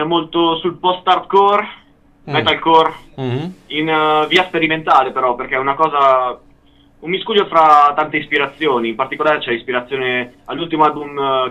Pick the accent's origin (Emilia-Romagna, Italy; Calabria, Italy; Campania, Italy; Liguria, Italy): Emilia-Romagna, Italy; Piacenza; Noi siamo di Piacenza. Siamo in due.